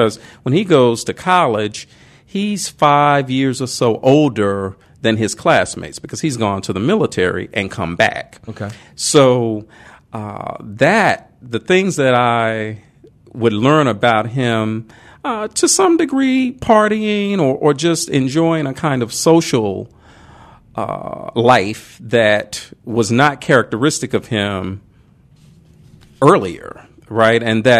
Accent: Arkansas, United States; his, you know, early years growing up in Arkansas

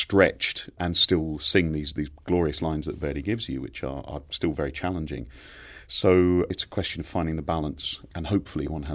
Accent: England, United Kingdom; born there; now in Scotland, United Kingdom; No, I was born in England. I live in Scotland.

